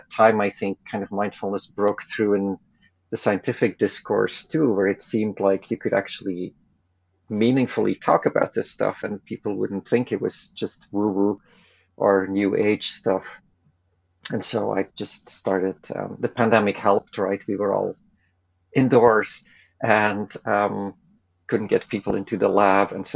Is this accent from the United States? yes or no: no; Belgium; now in -; So I'm originally from Belgium, where I wanted to be happy, I guess.